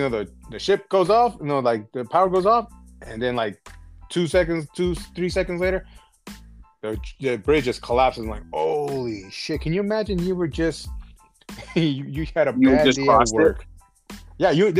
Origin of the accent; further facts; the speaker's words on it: New York, United States; born there; I was born in New York, but, like, you know, I was raised out here, but most of my family's out there.